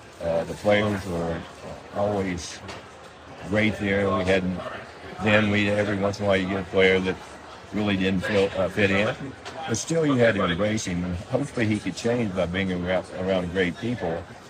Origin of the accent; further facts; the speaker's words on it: West Virginia, United States; Again, I came from West Virginia